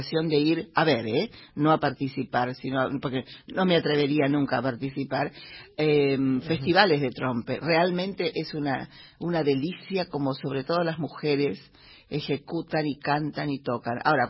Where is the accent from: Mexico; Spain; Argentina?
Argentina; Buenos Aires Province; Yo me crié en la provincia de Buenos Aires, en la Pampa Húmeda. Nosotros éramos trabajadores rurales.